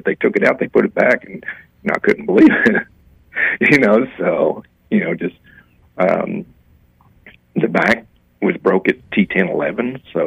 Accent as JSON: {"language": "English", "town": "Marlboro", "region": "Kentucky", "country": "United States", "tie": "born or raised there", "also_born_or_lived": "Fort Knox", "said": "I grew up in Meade County, right there in the little city of Marlboro, right outside of Fort Knox. I was born in Fort Knox and everything."}